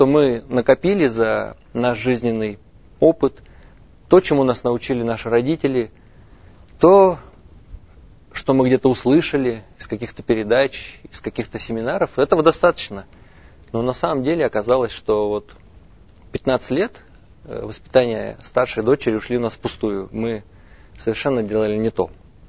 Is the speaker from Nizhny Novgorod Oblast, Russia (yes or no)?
yes; Nizhny Novgorod, Nizhny Novgorod Oblast, Russia; Я из Нижнего Новгорода. … Я помощник пастора в церкви Часовни на Голгофе, Нижний Новгород.